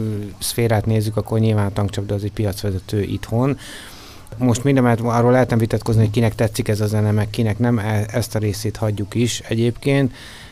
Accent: Debrecen, Hajdú-Bihar, Hungary; Tehát, hogy én akkor itt születtem.

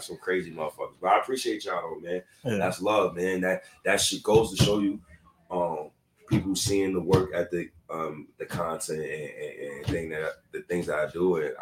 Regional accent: Harlem, New York, United States; Want to talk about street shit and growing up in Harlem and shit like that.

